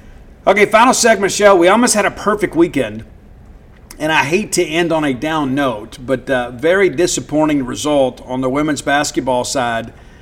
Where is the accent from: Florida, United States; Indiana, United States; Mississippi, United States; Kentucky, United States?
Mississippi, United States; I know growing up in South Mississippi, when I was around that fan base a lot and when they were winning, it was difficult, right?